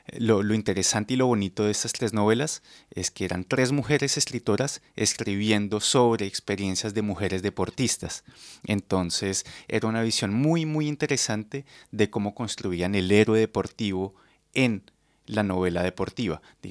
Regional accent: Bogotá, Colombia; soy colombiano, de Bogotá.

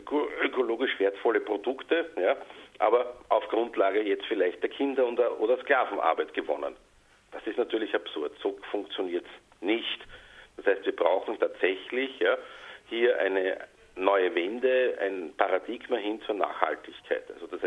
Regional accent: Austria; Also man hört an meinem Akzent, dass ich aus Österreich komme

